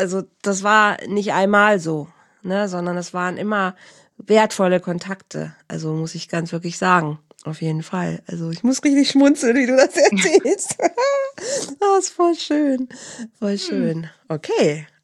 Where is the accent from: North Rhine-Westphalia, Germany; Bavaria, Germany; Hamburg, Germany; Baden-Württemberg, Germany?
North Rhine-Westphalia, Germany; Leute aus meiner Heimat werden das kennen. Das ist in der Nähe von Bielefeld und Herford.